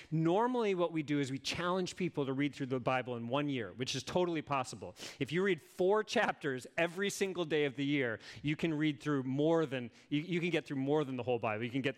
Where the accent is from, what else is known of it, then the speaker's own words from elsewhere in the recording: Chicago, Illinois, United States; Some of you know I grew up in Chicago, spent most of my life in the Midwest, and lived there for several years.